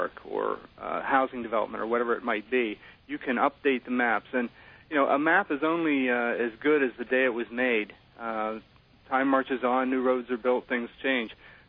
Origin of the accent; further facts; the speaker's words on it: Pennsylvania, United States; when I'm driving from Maine, which is where DeLorme is located, to Pennsylvania, where I grew up